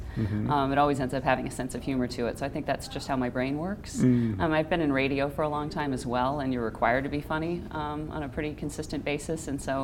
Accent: Anchorage, Alaska, United States; also born or lived in Palmer; Yeah, for the most part. I mean, I was born here in Anchorage, moved to the Valley when I was about 4 or 5 years old, and we lived out there for 10 years in Palmer, and then moved

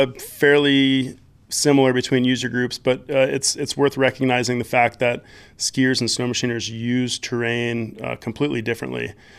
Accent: Anchorage, Alaska, United States; Yeah, I grew up skiing here in Anchorage.

